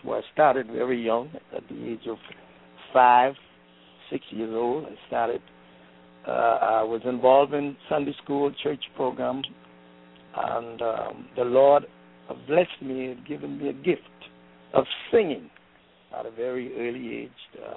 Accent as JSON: {"language": "English", "town": "Nassau", "region": "New Providence", "country": "Bahamas", "tie": "born or raised there", "also_born_or_lived": "Long Island, Bahamas", "said": "I was born in Long Island, Bahamas. I spent much of my time here in the island. On a tender age of six, my parents moved to Nassau, which is our capital city."}